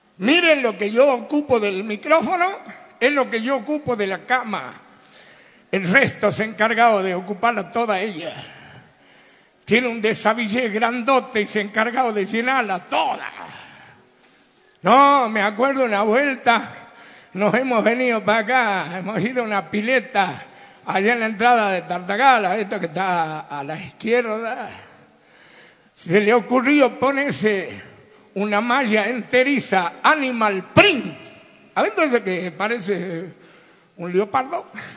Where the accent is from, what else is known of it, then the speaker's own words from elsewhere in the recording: Tucumán, Argentina; Yo vengo de Tucumán, donde nadie quiere a nadie.